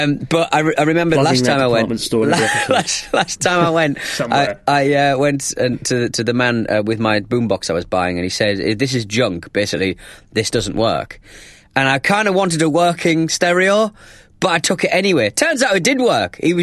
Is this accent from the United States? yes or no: no; United Kingdom; being British.